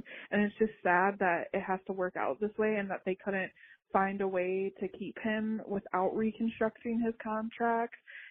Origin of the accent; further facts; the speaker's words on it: Wisconsin, United States; I'm from Wisconsin